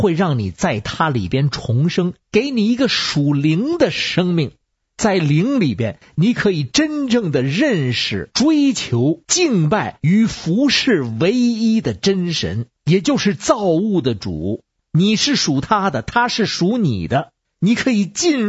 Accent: Beijing, China

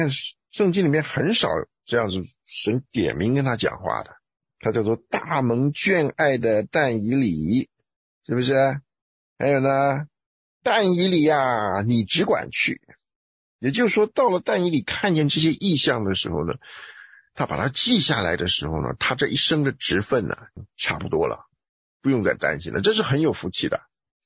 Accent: Taiwan; 就像我们台湾人拜菩萨一样，

